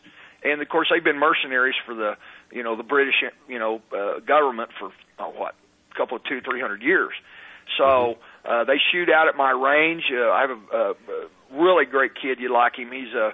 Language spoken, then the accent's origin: English; Texas, United States; I'm from Texas, and I can't even change my accent.